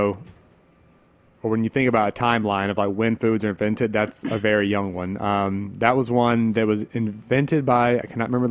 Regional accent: the South, United States; such an apparent, you know, similarity to what we have growing up in the South.

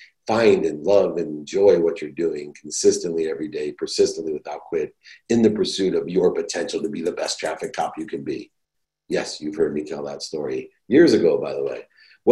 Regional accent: San Diego, California, United States; I'll give you an example. I'm from San Diego.

